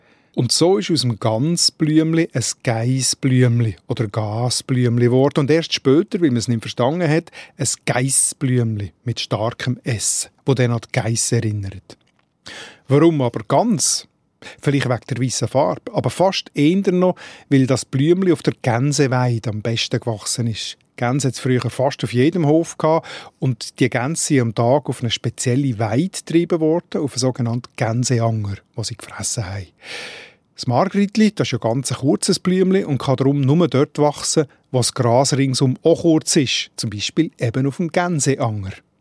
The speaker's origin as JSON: {"language": "German", "region": "Solothurn", "country": "Switzerland", "said": "Dort, wo ich herkomme, im Solothurner Schwarzbubenland, dort sagt man übrigens Masperli."}